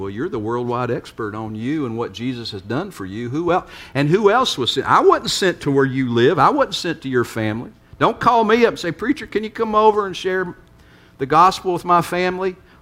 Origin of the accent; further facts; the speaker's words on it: Virginia, United States; now in Wilson, United States; I grew up in Virginia. I'm a guy who grew up in the Appalachian Mountains. I love the mountains.